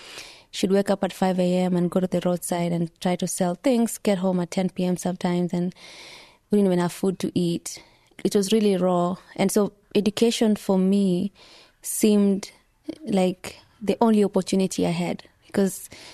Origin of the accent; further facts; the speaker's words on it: Mogotio, Baringo County, Kenya; grew up in Mogotio.